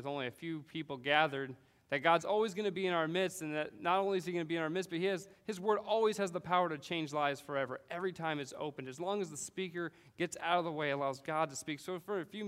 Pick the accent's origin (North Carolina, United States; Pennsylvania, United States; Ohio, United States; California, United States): California, United States; my wife and I both were from Southern California, and believe it or not, we're both from Christian homes in Southern California. There are a couple of those left, and we're from two of them.